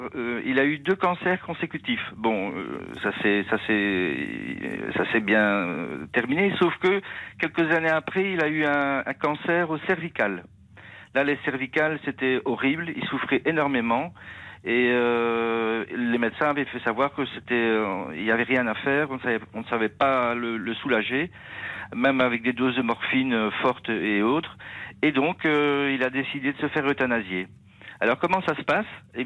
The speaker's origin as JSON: {"language": "French", "country": "Belgium", "said": "moi, en tant que Belge, j'écoute votre émission tous les jours"}